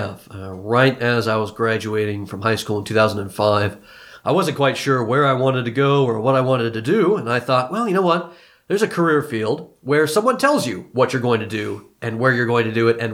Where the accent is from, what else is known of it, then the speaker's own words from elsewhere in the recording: Smith River, California, United States; Well, I'm a proud native of the Del Kerr area. I grew up in Smith River Elementary School is the school I went to, and I graduated from the Del Norte County High School.